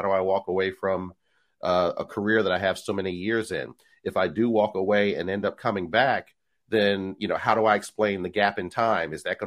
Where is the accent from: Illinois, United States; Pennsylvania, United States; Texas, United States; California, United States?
Pennsylvania, United States; Philadelphia; You know, I'm from Philly, so, you know, we call them hoagies, might be subs where you're from